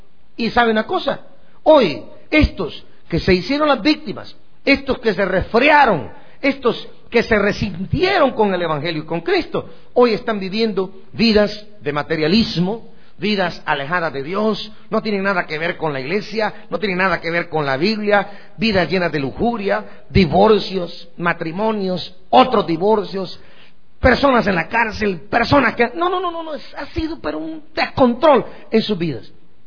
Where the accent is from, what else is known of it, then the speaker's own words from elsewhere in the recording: Guatemala; Recuerdo de que pues en mi pueblo y en Guatemala los cultos eran a las 9, las 10 de la mañana.